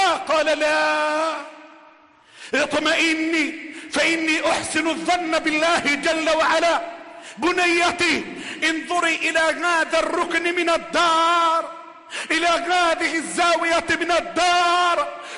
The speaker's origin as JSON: {"language": "Arabic", "country": "Egypt", "said": "اللهم احفظ بلدنا مصر"}